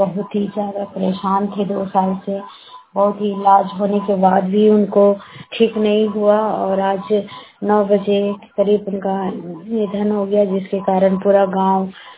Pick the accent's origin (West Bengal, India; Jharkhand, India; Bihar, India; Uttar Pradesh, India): Jharkhand, India; Barkagaon; प्रखंड बड़का गांव की रहने वाली हूँ।